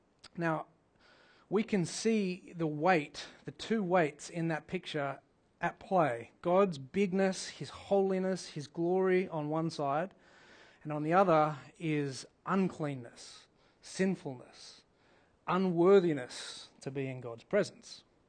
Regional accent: Australia; moved away as an adult; I am an Aussie living in a foreign land

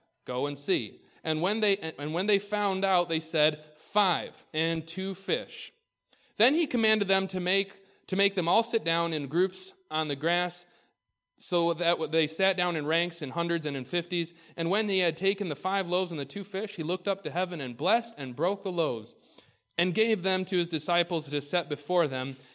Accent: Israel; I call him Abba because I grew up in Israel.

